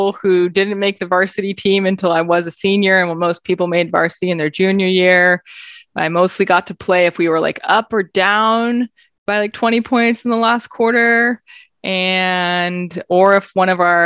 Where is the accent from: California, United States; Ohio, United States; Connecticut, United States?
California, United States; Berkeley; So I grew up in Berkeley, California, so about 5 hours north of where I am now.